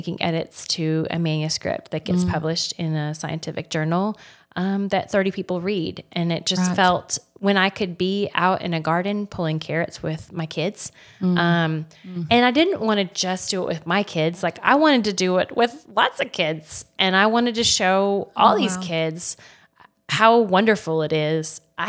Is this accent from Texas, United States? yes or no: yes; Texas, United States; moved away as an adult; also born or lived in Houston; now in West Texas, United States; So I am not from this area. I grew up outside the Dallas area went to school, went to undergrad and graduate school all in the Houston area. So I've been all over Texas